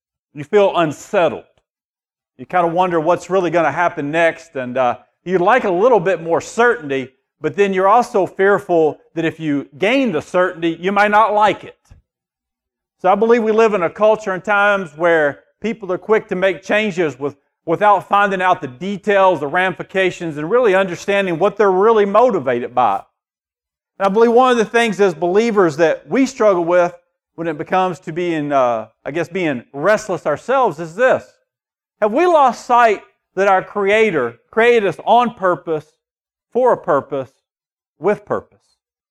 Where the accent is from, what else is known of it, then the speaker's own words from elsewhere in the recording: Kentucky, United States; And when we grew up in Kentucky, well, there's still a lot of churches in Kentucky